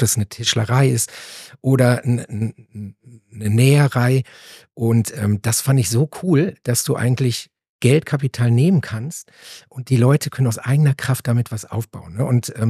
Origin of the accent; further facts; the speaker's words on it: Halle, North Rhine-Westphalia, Germany; also born or lived in Bielefeld; Baujahr 81. In Bielefeld geboren, also der lebende Beweis, dass es gibt. Ihr kennt den Running Gag. Und in Halle, Westfalen aufgewachsen.